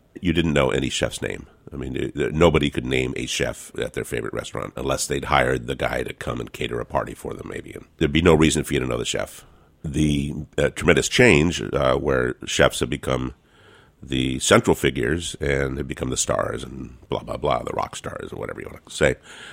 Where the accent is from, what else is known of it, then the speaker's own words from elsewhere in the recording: California, United States; two California restaurants, and I am a Californian